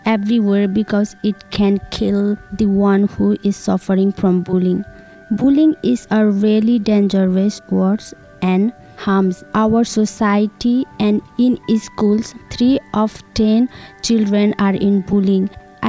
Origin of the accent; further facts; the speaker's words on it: Nepal; I'm from Nepal. I go to Brashear High School.